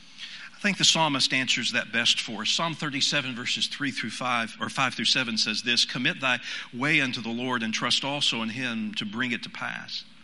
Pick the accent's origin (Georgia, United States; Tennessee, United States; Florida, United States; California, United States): Tennessee, United States; I'm from East Tennessee.